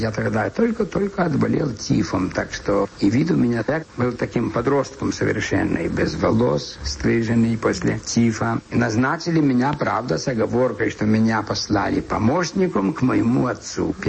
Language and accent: Russian; Volyn Oblast, Ukraine; born there; Родился я на Волыни, в Западной Украине.